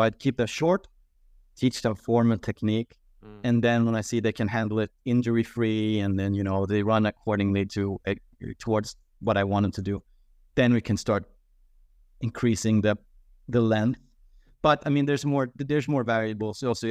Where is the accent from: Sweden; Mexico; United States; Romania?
Sweden